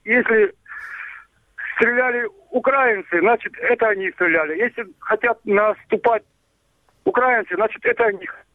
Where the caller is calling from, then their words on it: Zymohiria, Luhansk Oblast, Ukraine; город Зимогорье, Луганская область.